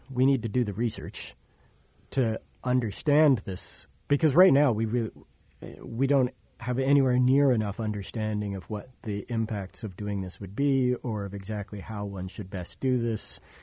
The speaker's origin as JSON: {"language": "English", "town": "Ottawa", "region": "Ontario", "country": "Canada", "tie": "born or raised there", "said": "I grew up in Ottawa in Canada, and we pretty much always got to minus 40 at least once a winter."}